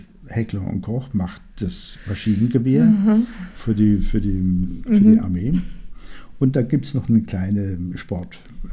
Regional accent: Oberndorf am Neckar, Baden-Württemberg, Germany; In Schwaben. Tiefes Schwabenland.

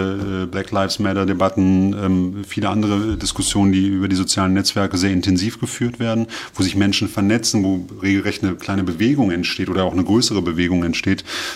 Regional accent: Goslar, Lower Saxony, Germany; Ich komme aus Goslar

